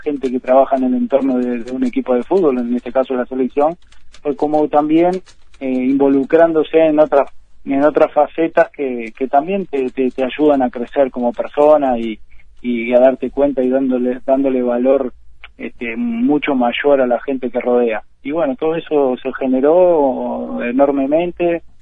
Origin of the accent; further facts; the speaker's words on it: Uruguay; a parecerse más a nosotros como somos los uruguayos, ¿no?